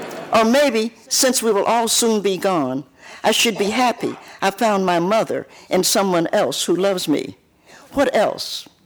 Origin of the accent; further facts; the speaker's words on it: Knoxville, Tennessee, United States; born there; also born or lived in Cincinnati; I lived in Cincinnati, which I was born in Knoxville, but I lived in Cincinnati.